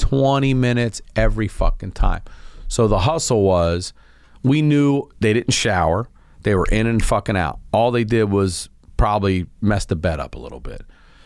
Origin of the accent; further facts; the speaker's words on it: Baltimore, Maryland, United States; I come from Baltimore. Like, I didn't even know what a concierge was until I worked at this place.